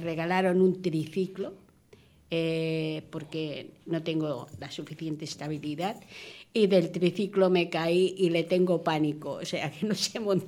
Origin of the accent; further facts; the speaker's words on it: Madrid, Community of Madrid, Spain; yo soy de Madrid, nacida en Madrid, por parte de padre castiza. Lo que pasa es que mi padre se fue a hacer la mili a Ceuta, mi madre era una migrante de Málaga y ya pues hay una mezcla.